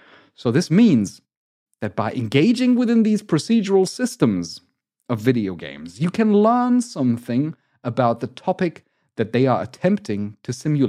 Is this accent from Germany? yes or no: yes; Germany; I'm from Germany.